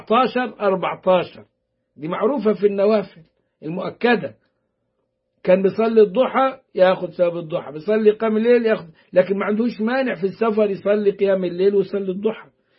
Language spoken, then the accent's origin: Arabic; Upper Egypt, Egypt; وبقولوا عندنا في الصعيد